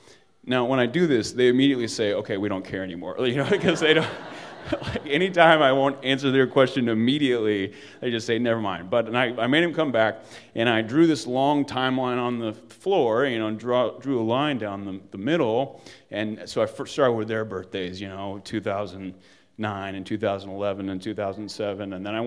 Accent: New York, United States; New York is the snobbiest place on earth. And I say that as a New Yorker, you know, I mean, I'm as guilty as everybody else.

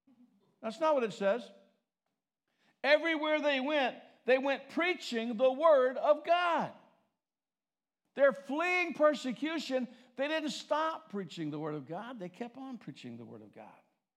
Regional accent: California, United States; Oh, it's so cold. I'm from California. This is so cold.

